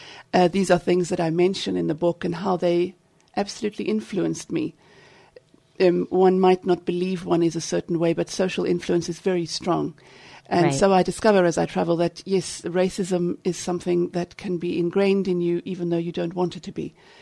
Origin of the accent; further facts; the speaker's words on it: Johannesburg, Gauteng, South Africa; also born or lived in Germany; I immigrated with my parents from Germany when I was quite young. And so I went to school and grew up in the Johannesburg region of South Africa.